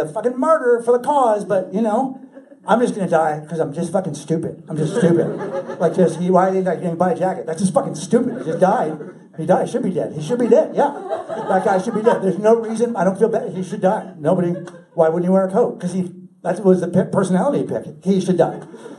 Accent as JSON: {"language": "English", "region": "California", "country": "United States", "said": "Why? I'm from California."}